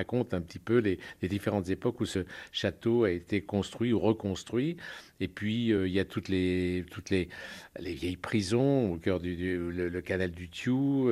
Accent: Annecy, Auvergne-Rhône-Alpes, France; Et j'y retourne souvent, pas forcément à Cruseille, mais à Annecy, qui est ma ville natale

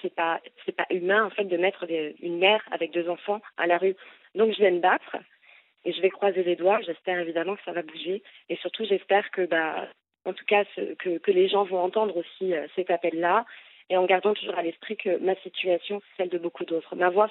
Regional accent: Angers, Pays de la Loire, France; Moi, je suis née à Angers. J'ai grandi à Angers. Tout mon tissu, mon environnement, il est à Angers.

